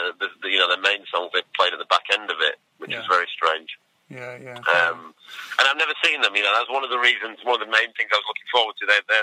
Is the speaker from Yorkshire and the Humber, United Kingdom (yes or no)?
yes; Barnsley, Yorkshire and the Humber, United Kingdom; So I'm from Yorkshire, Barnsley in Yorkshire, as it happens.